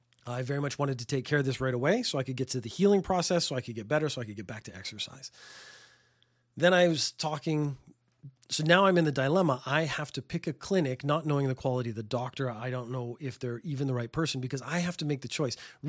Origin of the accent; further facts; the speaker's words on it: Ireland; And I'm Irish.